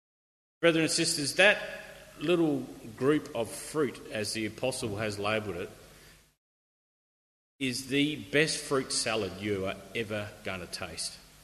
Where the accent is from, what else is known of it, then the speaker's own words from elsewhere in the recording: Perth, Western Australia, Australia; As some of you may know, I'm from Perth, so I've got a lot of family in Perth.